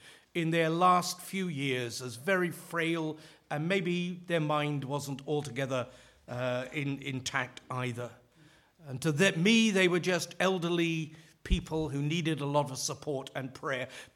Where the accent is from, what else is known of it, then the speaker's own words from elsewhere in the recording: Leicester, East Midlands, United Kingdom; I come from Leicester